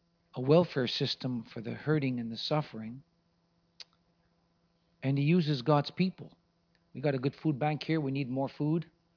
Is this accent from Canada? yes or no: yes; Montreal, Quebec, Canada; I'm from Montreal, and I stayed here last night